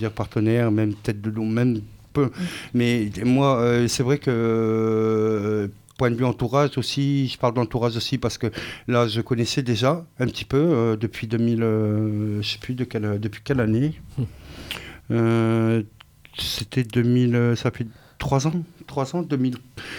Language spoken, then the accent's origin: French; Marseille, Provence-Alpes-Côte d'Azur, France; J'ai grandi dans les quartiers nord de Marseille. Et je suis né là-bas, j'ai vécu toute ma vie pratiquement. Ouais. Donc je connais Marseille comme ma poche.